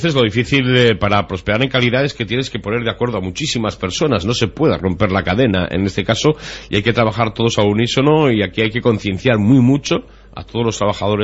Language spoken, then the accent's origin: Spanish; Tudela, Navarre, Spain; somos así los de Tudela